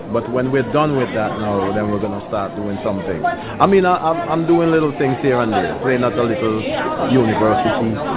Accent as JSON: {"language": "English", "country": "St. Vincent & Grenadines", "lives_now": "Maryland, United States", "said": "I'm based in Maryland, right? I'm from St. Vincent originally, you know"}